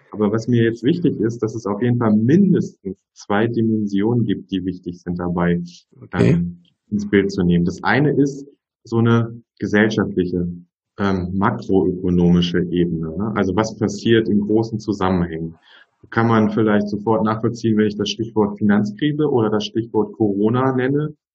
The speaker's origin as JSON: {"language": "German", "town": "Göttingen", "region": "Lower Saxony", "country": "Germany", "said": "Ich komme aus Göttingen, hier gibt's eine Uni."}